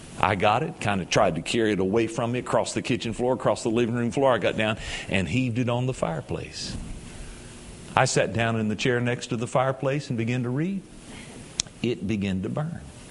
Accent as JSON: {"language": "English", "town": "Cincinnati", "region": "Ohio", "country": "United States", "tie": "born or raised there", "said": "I was born and raised in Cincinnati all my life but one year till I moved to Mount Iba to pastor."}